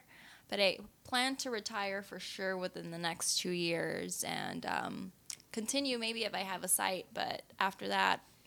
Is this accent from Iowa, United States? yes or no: no; Los Angeles, California, United States; Okay, I was born and raised in LA. First generation American. I am Mexican American.